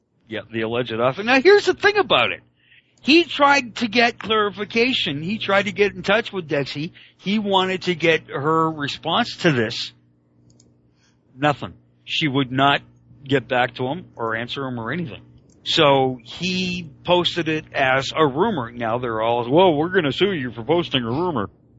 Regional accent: Canada; I'm a Canadian, and I don't recall ever seeing anything called

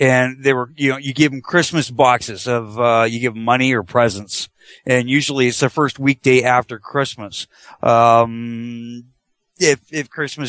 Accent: Canada; I'm Canadian. I grew up with Boxing Day.

